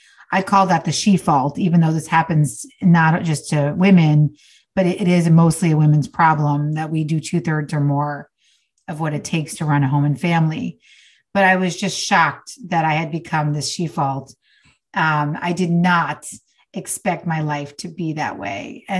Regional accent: New York, United States; now in Los Angeles, United States; I'm from New York, but I live in LA now.

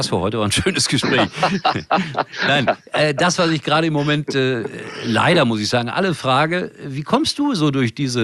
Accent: Germany; Dafür sind wir Deutsche.

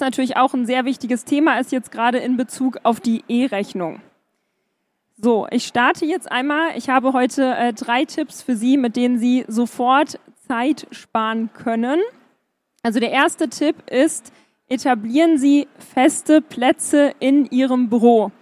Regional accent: Bad Essen, Lower Saxony, Germany; ich komme aus Bad Essen

